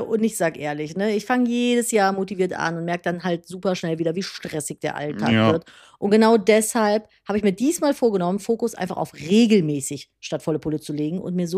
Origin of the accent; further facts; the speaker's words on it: Cologne, North Rhine-Westphalia, Germany; ich bin ja aus einer, entschuldigen Sie bitte, aus einer langen Riege an gebürtigen Kölnern.